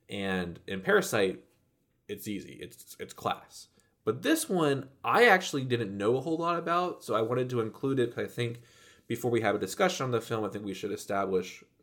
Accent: United States; Again, I am very American and it's embarrassing sometimes.

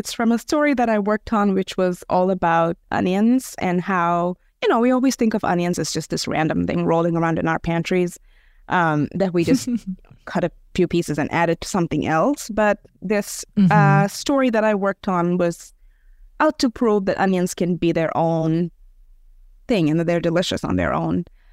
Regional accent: India; I'm Indian, but my husband is Serbian.

